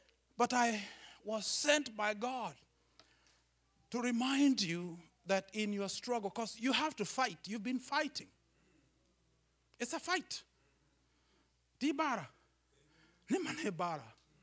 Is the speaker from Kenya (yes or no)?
yes; Kenya; I come from Kenya. Kenya is in Africa.